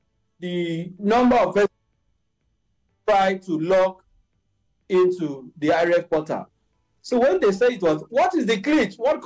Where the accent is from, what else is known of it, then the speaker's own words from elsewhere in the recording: Nigeria; I also, as a Nigerian, do not believe that this was due to glitch.